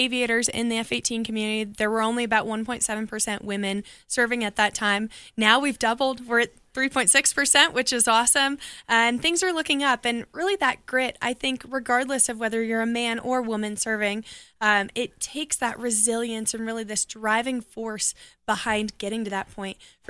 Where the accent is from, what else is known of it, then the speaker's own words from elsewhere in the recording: Colorado Springs, Colorado, United States; So growing up in Colorado Springs, I never had dreamt of being in the military. We come from a non-military family